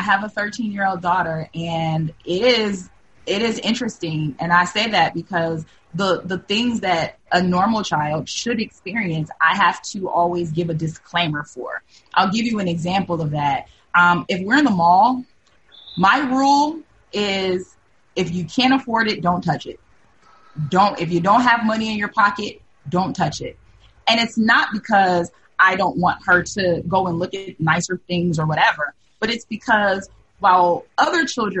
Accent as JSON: {"language": "English", "town": "Detroit", "region": "Michigan", "country": "United States", "tie": "born or raised there", "said": "I mean, I'm from Detroit, right? I grew up on East 7 Mile, super hood."}